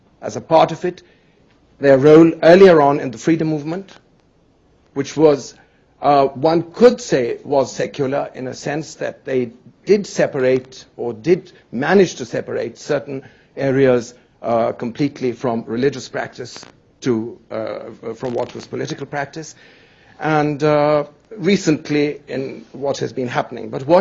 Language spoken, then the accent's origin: English; India; from India, a Shiite.